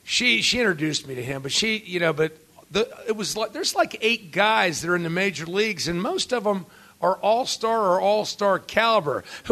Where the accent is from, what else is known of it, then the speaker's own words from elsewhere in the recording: Arlington, Virginia, United States; That's my hometown. I went to Wakefield High School.